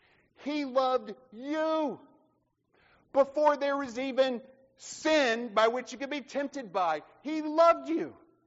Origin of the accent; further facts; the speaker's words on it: the South, United States; I mean, I'm from the South, but I still am guessing.